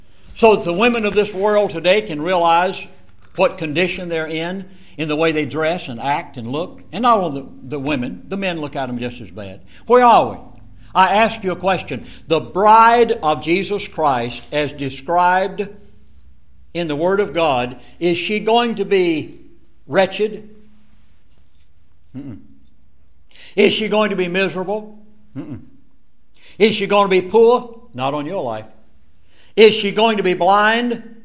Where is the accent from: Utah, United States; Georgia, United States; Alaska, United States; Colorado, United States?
Georgia, United States; I'm from Georgia.